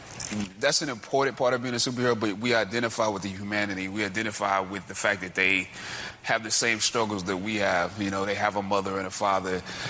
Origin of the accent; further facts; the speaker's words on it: Sierra Leone; I'm Limba from Sierra Leone.